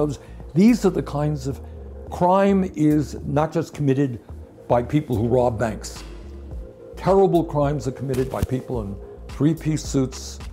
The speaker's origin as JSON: {"language": "English", "town": "Brooklyn", "region": "New York", "country": "United States", "tie": "born or raised there", "said": "I grew up in Brooklyn, New York. My dad was a paint salesman. He came from Poland at the age of 17 without any money at all."}